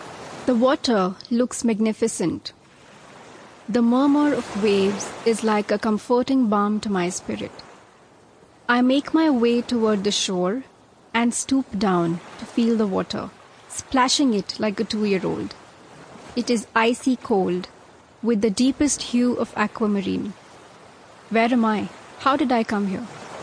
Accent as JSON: {"language": "English", "town": "Pune", "region": "Maharashtra", "country": "India", "said": "I'm from Pune."}